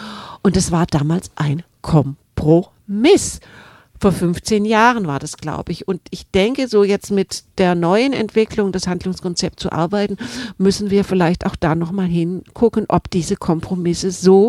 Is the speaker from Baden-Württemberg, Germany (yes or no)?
yes; Tübingen, Baden-Württemberg, Germany; mir geht es immer so, wenn ich jemand erzähle, ja, ich bin aus Tübingen, viele Leute verdrehen die Augen